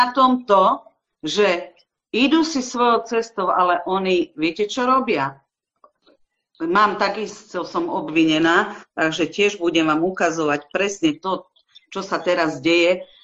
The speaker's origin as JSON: {"language": "Slovak", "country": "Austria", "moved": "yes", "lives_now": "Slovakia", "said": "keď som prišla pred, neviem, koľko to je teraz presne, 8, 9, 7, neviem, rokov na Slovensko, ja som bola z Rakúska, zdravá ako ryba."}